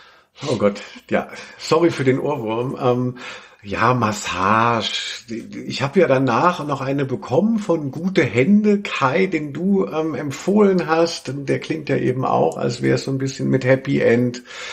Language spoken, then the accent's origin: German; Hesse, Germany; wo ich herkomme, aus Hessen